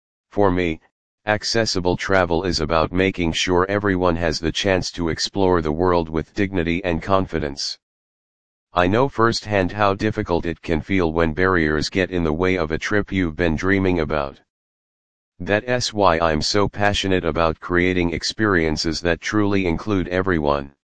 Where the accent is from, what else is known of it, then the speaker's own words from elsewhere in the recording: Vancouver, British Columbia, Canada; I'm from Vancouver, British Columbia